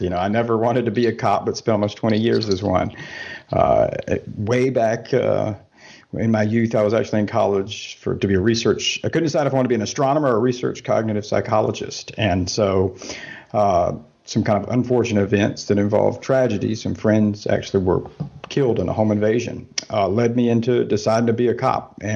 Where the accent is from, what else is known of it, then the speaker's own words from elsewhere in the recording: the South, United States; I am from the States, grew up, spent my whole life in the southern United States right there in the antebellum.